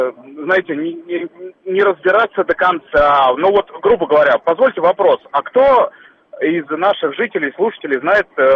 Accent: Moscow, Russia; я из Москвы.

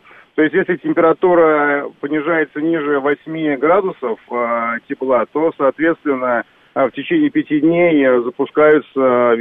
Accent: Moscow, Russia; сам как москвич и житель в том доме, в котором я живу

